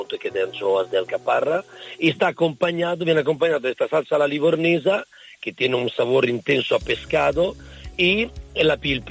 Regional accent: Emilia-Romagna, Italy; Spanish is a second language; aunque yo vengo de Emilia Romagna, por cierto, mi región la pongo al primer puesto, al primer sitio

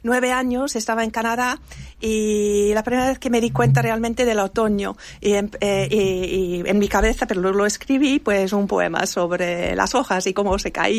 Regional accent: Germany; Spanish is a second language; No, no vivo en España. No soy residente de Alemania, soy alemana, residente de Alemania, pero tengo doble nacionalidad también con soy inglesa también.

